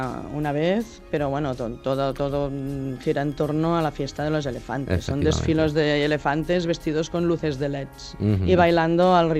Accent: Catalonia, Spain; Pues por cercanía, y si hablamos de playas catalanas

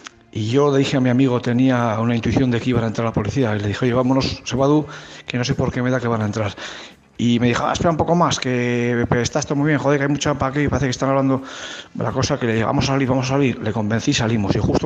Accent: Vitoria-Gasteiz, Basque Country, Spain; born there; corrimos por las campas del campo de fútbol de Zaramaga, que yo, por cierto, nací en Zaramaga.

